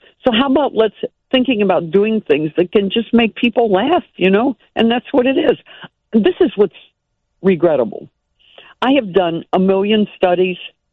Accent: Wheeling, West Virginia, United States; I'm from Wheeling, West Virginia, and a town of about 2,000.

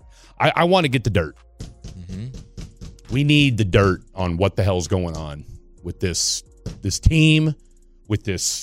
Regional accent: Topeka, Kansas, United States; I am going to be catching a flight to my hometown, Topeka, Kansas.

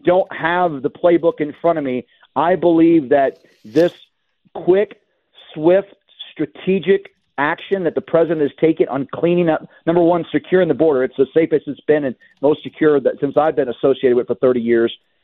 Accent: Arizona, United States; both in Washington and right here in my home state of Arizona and along the Southwest border.

